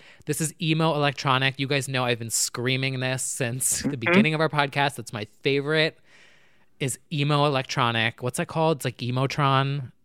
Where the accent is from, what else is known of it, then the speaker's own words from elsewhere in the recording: New Jersey, United States; Now, I'm from New Jersey.